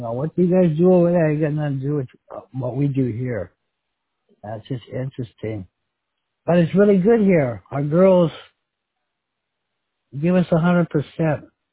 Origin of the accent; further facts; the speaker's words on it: Hawaii, United States; also born or lived in Venice Beach / Pico Rivera; Yeah, I grew up in Hawaii, but my mom and dad, well, we started in Venice Beach, up at Westminster and Whittier Boulevard when I was little.